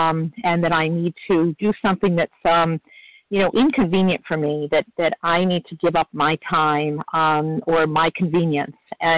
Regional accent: New Hampshire, United States; is in Sparks, and I hail from New Hampshire.

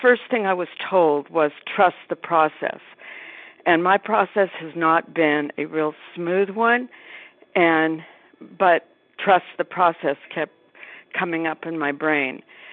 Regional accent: Arizona, United States; I'm from Arizona, and I'm a recovered compulsive overeater.

